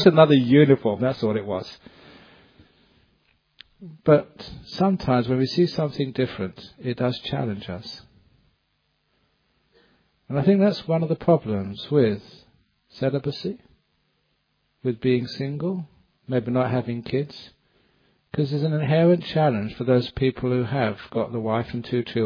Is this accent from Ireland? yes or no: no; England, United Kingdom; I come from England.